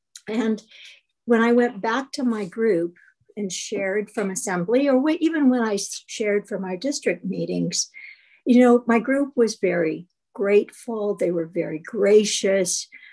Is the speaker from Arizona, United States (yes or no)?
yes; Sedona, Arizona, United States; from Sedona. Glad to be here tonight.